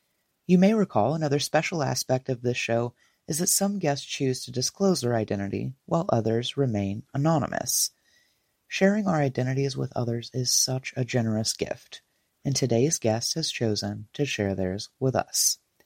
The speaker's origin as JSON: {"language": "English", "region": "Kentucky", "country": "United States", "said": "It's no secret that I'm originally from Kentucky. So we were neighbors, I guess, growing up and didn't know it."}